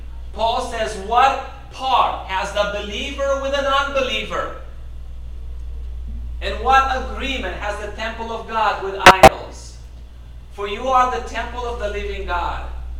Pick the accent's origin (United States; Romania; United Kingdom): Romania; when I was growing up in Romania, when I became a Christian, I was 19.